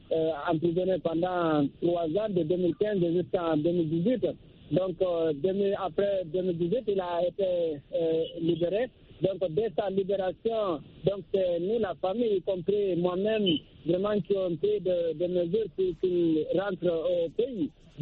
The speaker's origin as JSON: {"language": "French", "country": "Guinea", "lives_now": "Cameroon"}